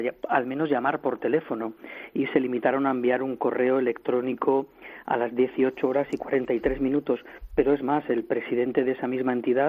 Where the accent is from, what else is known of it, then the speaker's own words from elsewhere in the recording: Valencian Community, Spain; Y eso a mí que me tiene entristecido porque, como valenciano